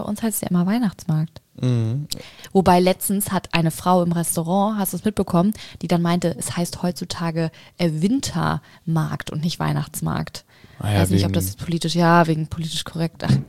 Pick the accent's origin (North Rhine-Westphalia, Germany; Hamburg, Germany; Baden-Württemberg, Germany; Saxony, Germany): Saxony, Germany; Ursprünglich komme ich aus der Nähe von Leipzig